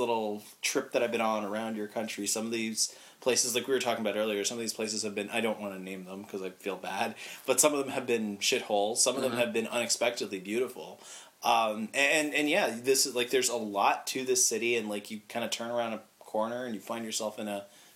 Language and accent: English; Canada; accent: Canadian; people have told me that that's how my Canadian accent sounds.